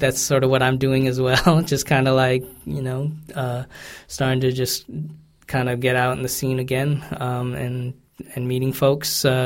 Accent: California, United States; I think being that I'm from California and the United States

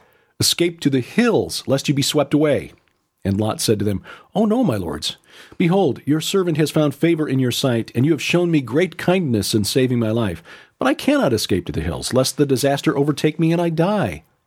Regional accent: Chicago, Illinois, United States; it would be like, you know, me growing up in Chicago

